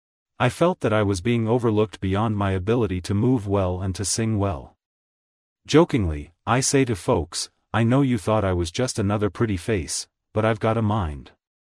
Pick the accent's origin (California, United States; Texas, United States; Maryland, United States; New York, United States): Maryland, United States; Baltimore; When I was a young boy growing up in Baltimore and inspired by Brown versus Board of Education and Thurgood Marshall